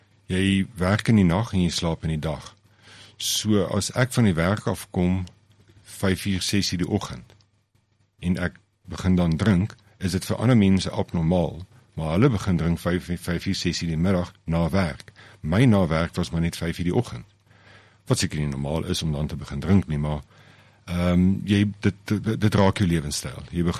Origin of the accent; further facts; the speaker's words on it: Bethlehem, Free State, South Africa; ek is 'n Bethlehemiet. Ek was hier, vanaf ek 5 is, het ons hier na toe getrek, so ek was op Trader Kieslop Laerskool, Witteberg op Hoërskool. Ek het my matriek daar voltooi.